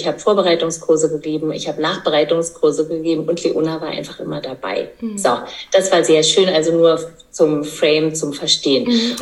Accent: eastern Germany, Germany; ich komme aus dem Osten, das heißt Geburtshilfe gab es ja bei uns nur im Kreißsaal

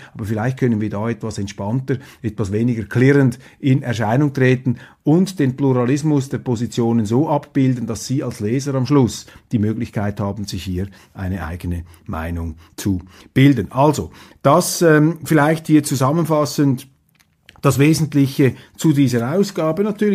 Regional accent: Switzerland; Da hält man sich als Schweizer immer etwas zurück mit Einschätzungen und Tipps. Wir Schweizer hätten es auch nicht so gerne, wenn die Deutschen uns immer in die Innenpolitik hineinplaudern würden.

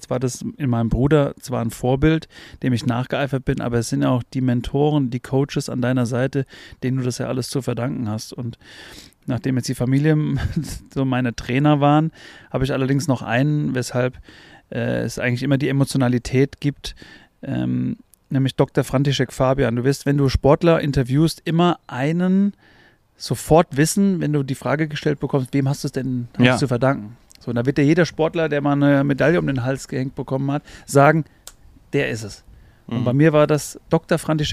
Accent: Bavaria, Germany; Obernburg am Main. Also das schöne, beschauliche Städtchen zwischen Aschaffenburg und Miltenberg am bayerischen Untermain. Das war quasi meine Heimat. Mhm. Und dort bin ich eine Handballfamilie groß geworden

